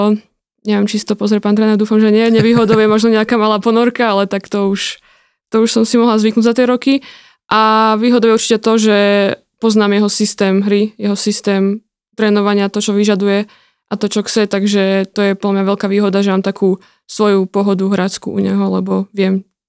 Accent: Žilina Region, Slovakia; born there; now in Ružomberok, Slovakia; ja som tu už veľmi dlho, áno. Ja mám vytetované Made in Orava na lítku, ale dám si potom asi Raised in Liptov, pretože som tu už fakt dlho

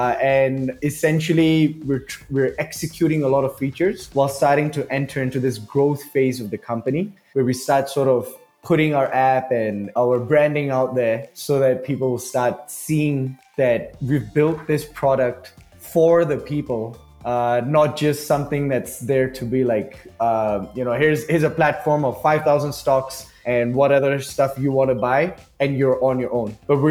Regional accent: Singapore; I come from Singapore

